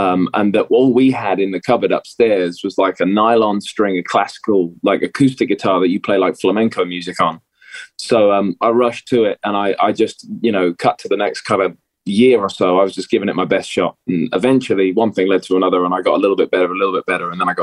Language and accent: English; Hitchin, East of England, United Kingdom; if there's a center point right in the middle, that's where we're from. It's called Hitchin. There's about 30,000 people there.